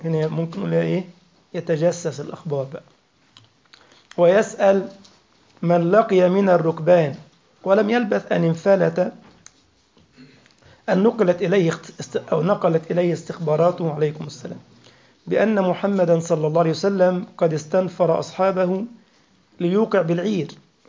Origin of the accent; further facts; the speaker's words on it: Egypt; كلمة عيط عندنا في مصر يعني يبكي